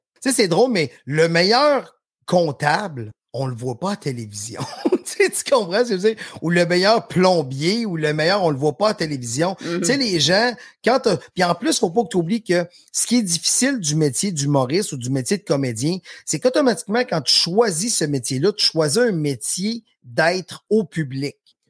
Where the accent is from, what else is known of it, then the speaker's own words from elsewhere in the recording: Victoriaville, Quebec, Canada; Je retournais à Victoriaville, mon patelin.